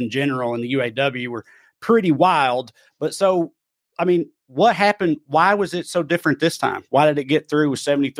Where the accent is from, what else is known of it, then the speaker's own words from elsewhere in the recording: Tennessee, United States; in my home state of Tennessee